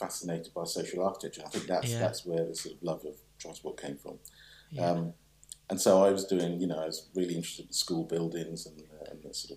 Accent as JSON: {"language": "English", "town": "Stoke Newington", "region": "London", "country": "United Kingdom", "tie": "born or raised there", "said": "I grew up in North East London, Stoke Newton."}